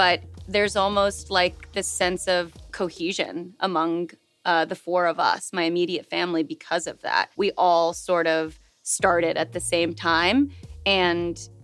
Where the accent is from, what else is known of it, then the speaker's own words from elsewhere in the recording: San Antonio, Texas, United States; also born or lived in India; You know, I grew up in Texas, in San Antonio. But before that, my entire family was born in India, including me. We immigrated when I was maybe like 2 years old.